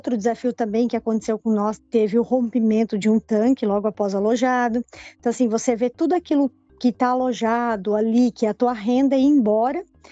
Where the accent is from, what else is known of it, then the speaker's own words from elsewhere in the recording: Palotina, Paraná, Brazil; Eu nasci e cresci em Palotina, né? Sou paranaense com muito orgulho. E em 2016, decidi, junto com meu esposo, voltar para o campo. Meu pai já morava no campo, sou filha de produtor rural